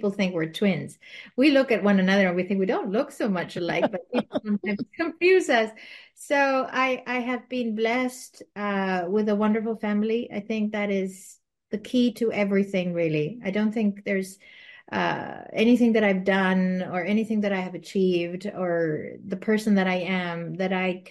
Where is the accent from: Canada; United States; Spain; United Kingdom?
Spain; Madrid, Community of Madrid; first language Spanish; English is a second language; So I was born in Madrid, Spain. I'm Spanish. My parents are Spanish. My parents decided to put us through English school. And so I always grew up in international schools, English schools. That's where I get my bilingual